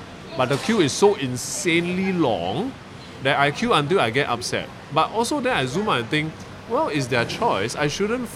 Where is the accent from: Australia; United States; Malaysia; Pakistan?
Malaysia; because I'm not local, I'm Malaysian, right?